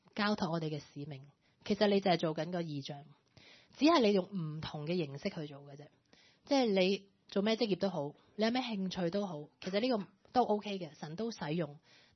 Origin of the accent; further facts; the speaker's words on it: China; 即係我覺得呢個係我哋中國人呢一個好優良嘅優點啦